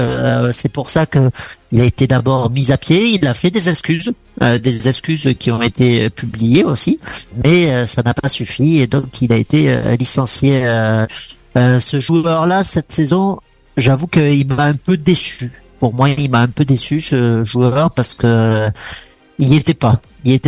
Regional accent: Agen, Nouvelle-Aquitaine, France; parce que oui, je suis d'Agen, comme tout le monde le sait maintenant sur cette émission.

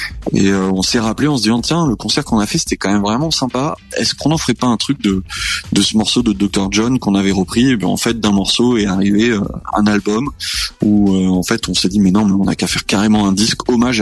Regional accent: Nouvelle-Aquitaine, France; Exactement, exactement, là où j'ai grandi.

